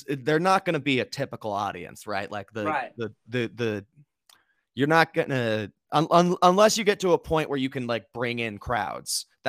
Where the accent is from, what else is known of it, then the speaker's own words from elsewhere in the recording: Eugene, Oregon, United States; people like who knew me from Eugene, like before I moved, 'cause I'm from Eugene originally.